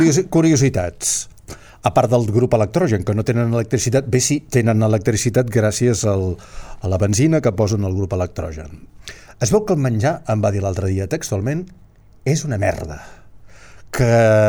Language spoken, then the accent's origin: Catalan; Olot, Catalonia, Spain; jo sóc d'Olot i moltes vegades ens pujo per allà a la muntanya